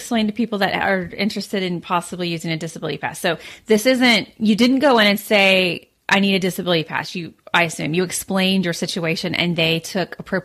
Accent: Kansas, United States; well, no, because I'm from Kansas originally. So I associate September with fall temperatures, mild temperatures.

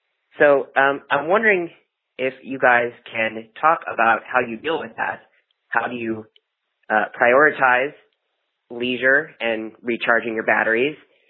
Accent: Mountain View, California, United States; I'm from Mountain View.

